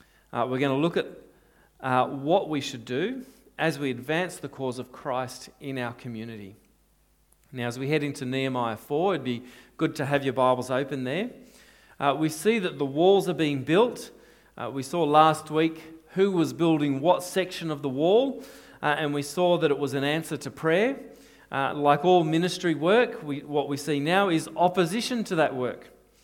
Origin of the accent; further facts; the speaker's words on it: Australia; Now, travelling through Europe as an Australian is a lot of fun because everything is over 200 years old, where in Australia we think everything is only 200 years old.